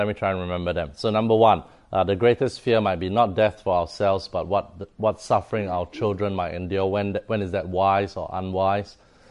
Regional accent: Singapore; in my home country of Singapore

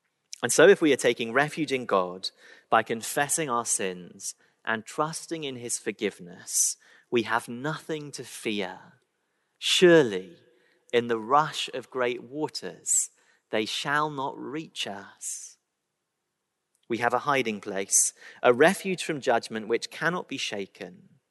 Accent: Birmingham, West Midlands, United Kingdom; I grew up in Birmingham, where the only horses to be found are in Tesco's ready meals.

